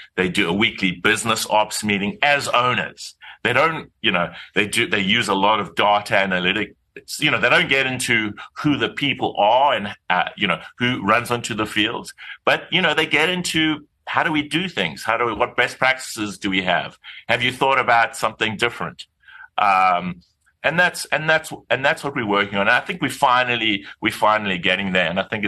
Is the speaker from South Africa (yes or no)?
yes; South Africa; And I decided I am South African. I am from Mamsontoti. I didn't want to be too American, too much of an American private equity person.